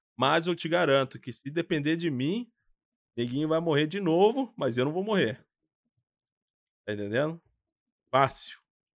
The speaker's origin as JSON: {"language": "Portuguese", "region": "Minas Gerais", "country": "Brazil", "tie": "born or raised there", "lives_now": "United States", "said": "eu sou natural de Minas Gerais, mas moro na Flórida, nos Estados Unidos. Breve, o doidão aqui tá mudando pra São Paulo"}